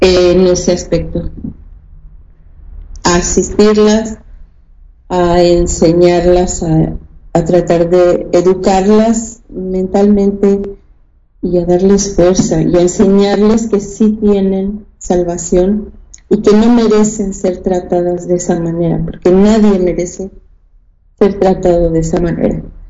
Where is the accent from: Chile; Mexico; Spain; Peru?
Mexico; Porque yo nací en México, crecí en México, mi educación viene de México